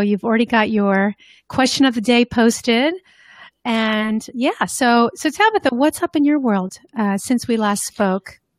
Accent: Northeast, United States; living in the Midwest, because I grew up in the Northeast, and school always got out in June

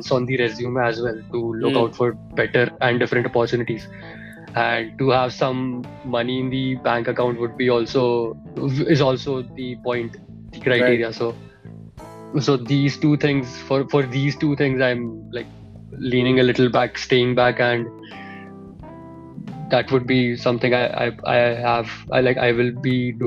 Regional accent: North India, India; Well, we have been born and brought up in the North, mostly in the North region.

